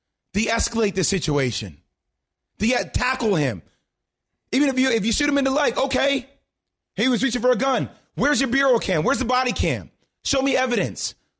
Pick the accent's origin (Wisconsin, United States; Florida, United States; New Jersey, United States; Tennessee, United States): New Jersey, United States; born or raised there